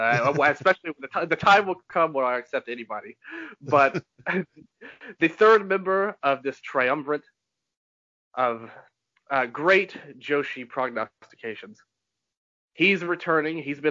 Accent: the South, United States; I don't have a really distinct accent. Everyone's surprised when they hear I'm from the South.

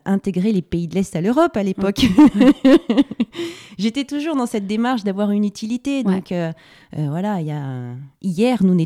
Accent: Hyères, Provence-Alpes-Côte d'Azur, France; also born or lived in Paris; Alors, je suis née à Paris, dans une famille où il y avait déjà une grande sœur. Et puis, assez rapidement, on est parti vivre dans le sud, dans le Var, à Hyères.

